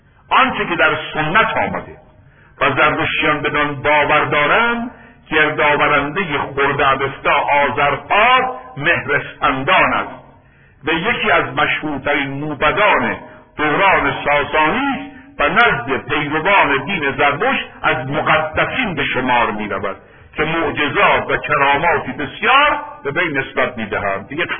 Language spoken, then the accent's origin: Persian; Iran; ما هم ایرانی هستیم